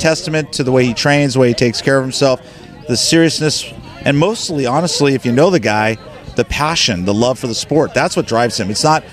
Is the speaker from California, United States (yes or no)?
yes; California, United States; We're from California.